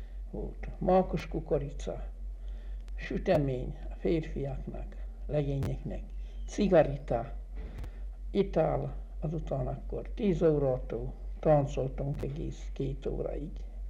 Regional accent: Apafa, Hungary; born there; Apafalon születtem, 1906. március 23-án.

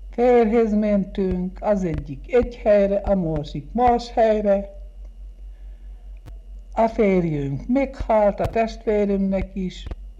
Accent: Apafa, Hungary; born there; Apafalon születtem, 1906. március 23-án.

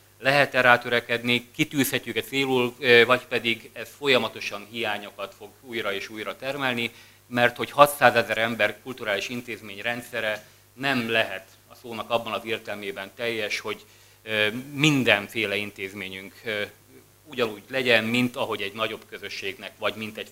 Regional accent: Slovakia; Én egy státus magyar vagyok, egy szlovákiai kisebbségi státus magyar, nincs magyar igazolványom arról, hogy ide tartozom, de ide tartozom.

